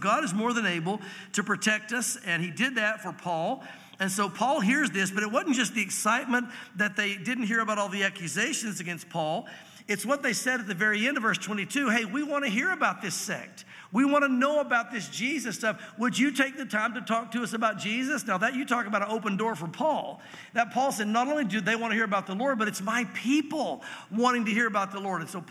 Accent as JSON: {"language": "English", "region": "Tennessee", "country": "United States", "tie": "born or raised there", "also_born_or_lived": "Santa Fe, United States", "said": "I was raised in Tennessee, but went to Santa Fe and was out there out west for a few years."}